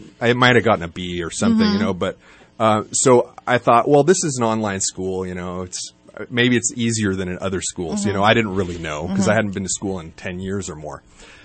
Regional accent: California, United States; So, I was raised in Lake County, California, sort of a neighboring county here in the North State, and on a farm.

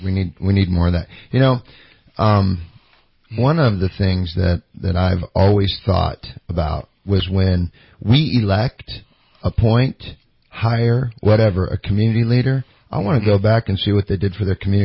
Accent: Cottonwood, United States; I grew up in Cottonwood. You know, I raised a lot of heck down there.

